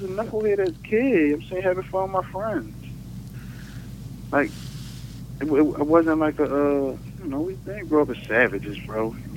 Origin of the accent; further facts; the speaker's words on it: Philadelphia, Pennsylvania, United States; North Philly, right? I had a good childhood, man, to be honest.